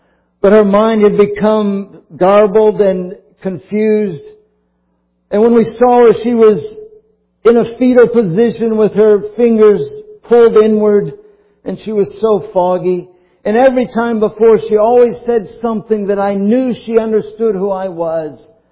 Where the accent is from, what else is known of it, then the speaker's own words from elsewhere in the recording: St. Petersburg, Florida, United States; there was an indention in the church I grew up in St. Petersburg, Florida, the last pew, just like we have here.